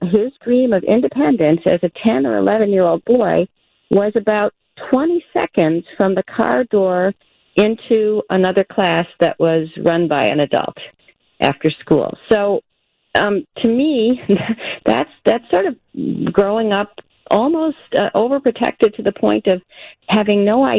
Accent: Wilmette, Illinois, United States; I grew up in Wilmette, Illinois, so it's you know, I certainly grew up with WGN.

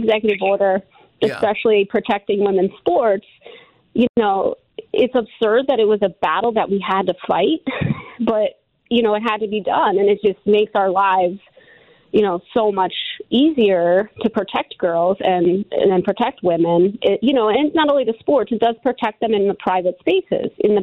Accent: Pennsylvania, United States; I'm from Delaware County, but I'm in Chester County now, so I'm the chair for Chester County Moms for Liberty.

